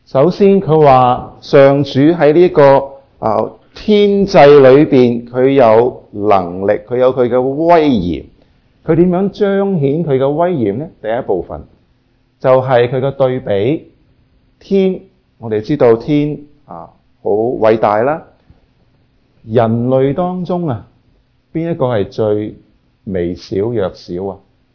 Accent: China; 大家都记得我们中国人的唐诗

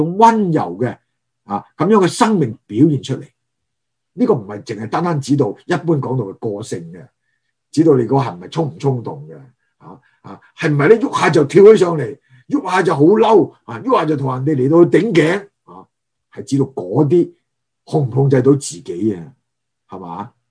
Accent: Guangdong, China; 不会呢，我们广东人说什么得罪人多称呼人少。

